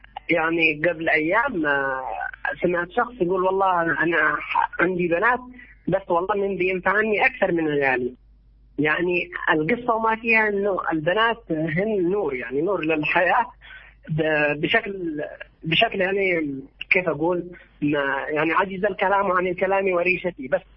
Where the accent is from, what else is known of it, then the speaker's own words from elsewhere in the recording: Yemen; هذا عندنا في اليمن البنت يقولوا أنت ليش